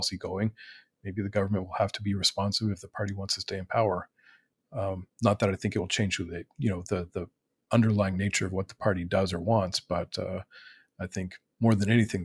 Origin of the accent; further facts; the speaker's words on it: Canada; But I know I'm from Canada and we've had a pretty big shift in how we've seen China just over the past 10 years.